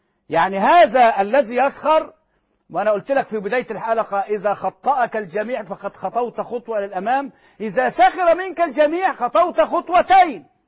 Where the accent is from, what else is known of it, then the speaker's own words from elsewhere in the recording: Egypt; احنا عندنا في مصر